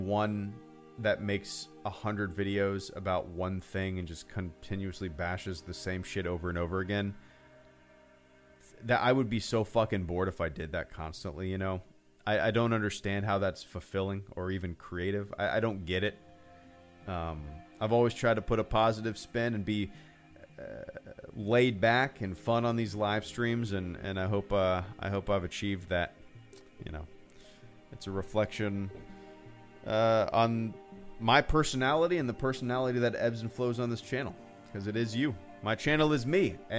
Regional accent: Jacksonville, Florida, United States; And he knew that I was from Jacksonville. He just didn't realize that we lived so close.

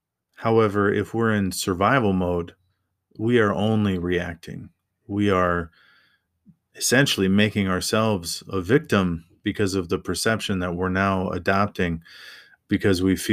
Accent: Midwest, United States; I grew up in the Midwest, and a lot of that is not very hilly, so you can see for quite a distance.

